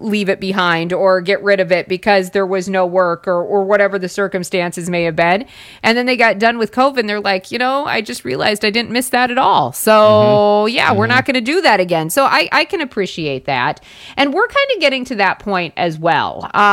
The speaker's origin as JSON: {"language": "English", "region": "South Dakota", "country": "United States", "tie": "born or raised there", "said": "from my home state of South Dakota, Sioux Falls actually comes in at number 11"}